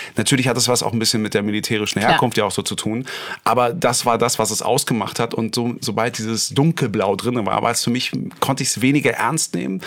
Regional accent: Berlin, Germany

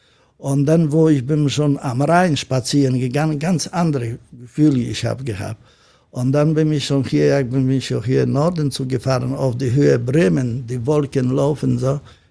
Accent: Gdańsk, Pomeranian Voivodeship, Poland; German is a second language; now in Hamburg, Germany; Nein, ich komme aus Danzig. Und dann mein erster Schritt nach Deutschland, ich bin gelandet in Bonn.

